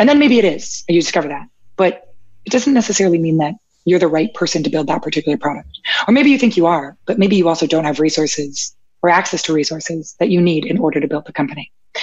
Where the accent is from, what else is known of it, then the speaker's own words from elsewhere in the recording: Canada; I'm Canadian and I recently got my US visa